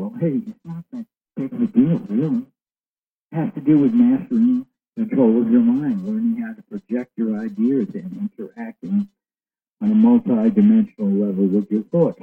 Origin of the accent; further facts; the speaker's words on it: New York, United States; I'm from New York.